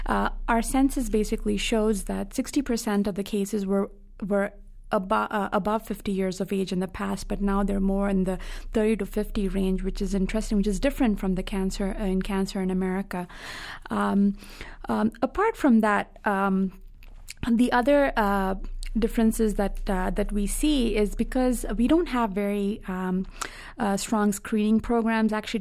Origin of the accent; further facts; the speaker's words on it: Hyderabad, Telangana, India; moved away as an adult; And then I actually had moved back to India for a couple of years to work at a cancer center in my hometown, Hyderabad, which is one of the major cities in South India.